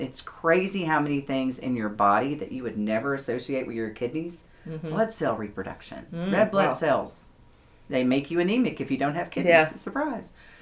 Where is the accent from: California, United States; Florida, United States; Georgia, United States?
Georgia, United States; Cartersville; We're from Cartersville.